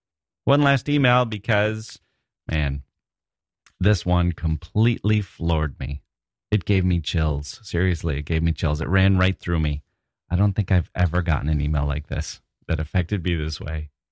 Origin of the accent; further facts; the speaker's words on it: Wisconsin, United States; And I was from Wisconsin and I brought my friend and we were mystified by the whole thing.